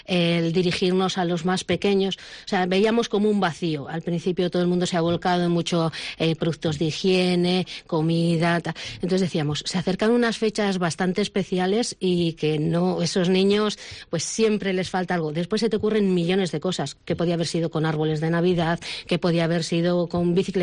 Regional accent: Ribamontana al Monte, Cantabria, Spain; Nosotras somos de Ribamontana al Monte.

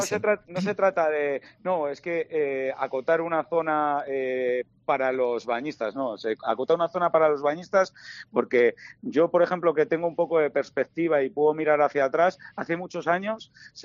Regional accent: Cantabria, Spain; las personas pues que somos de aquí, que somos de Cantabria

